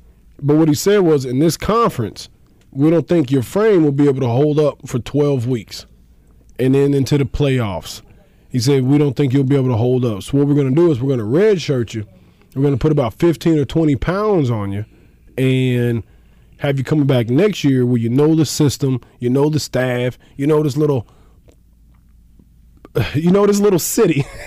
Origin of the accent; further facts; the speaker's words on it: Missouri, United States; It was Kansas and I was from Missouri. So I counted as out of state.